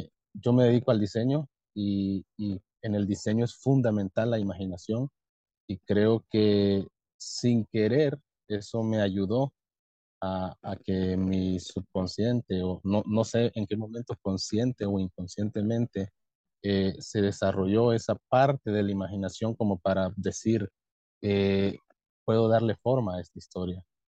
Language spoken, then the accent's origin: Spanish; Honduras; Soy de Honduras, como bien lo mencionabas al inicio.